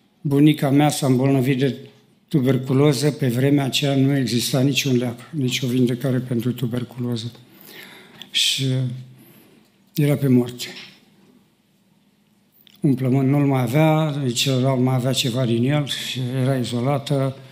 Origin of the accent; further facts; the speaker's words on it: Craiova, Dolj, Romania; moved away as an adult; also born or lived in Pitești; now in United States; La vârsta de 5 ani am mutat în Oltenia, am crescut la Craiova.